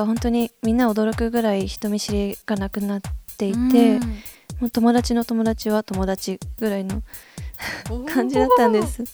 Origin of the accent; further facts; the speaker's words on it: Saga, Japan; 出身は佐賀です。